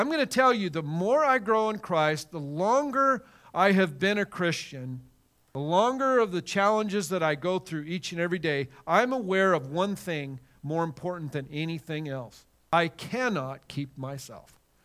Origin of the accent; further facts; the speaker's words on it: Colorado, United States; I was raised in Colorado. I was a farm kid, grew up on a ranch.